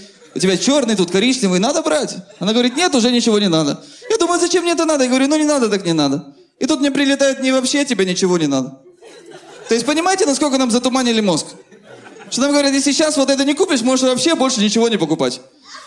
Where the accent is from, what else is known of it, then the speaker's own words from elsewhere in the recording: Odesa, Odesa Oblast, Ukraine; я родом из Одессы, и недавно летал к себе на родину, в Одессу.